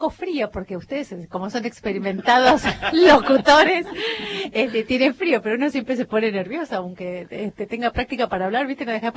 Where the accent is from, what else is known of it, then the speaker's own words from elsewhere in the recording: Argentina; somos como argentinos